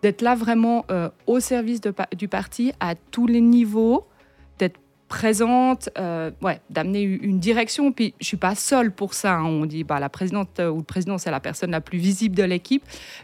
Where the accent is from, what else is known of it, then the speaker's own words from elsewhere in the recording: Crissier, Vaud, Switzerland; Moi, je viens d'ici, de Crissier.